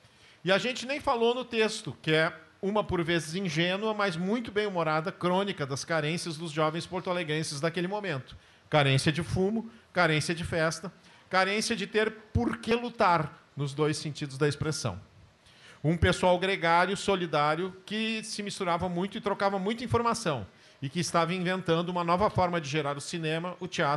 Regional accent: Caxias do Sul, Rio Grande do Sul, Brazil; Eu sou de Caxias do Sul.

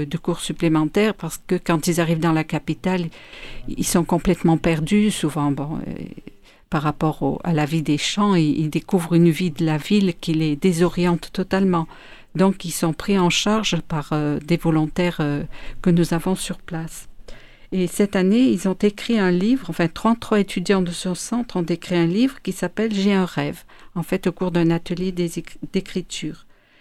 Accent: France; Nous en avons des communautés chez nous en France.

